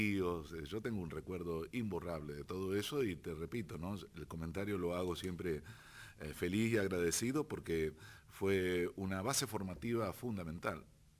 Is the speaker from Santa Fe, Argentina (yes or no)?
yes; Rosario, Santa Fe, Argentina; La música más diferente. Escuchada en mi infancia en Rosario era, por supuesto, el tango